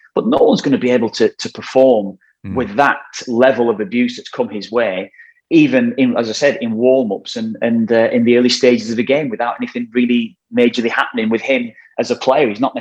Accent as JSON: {"language": "English", "country": "Ireland", "said": "I'm Irish."}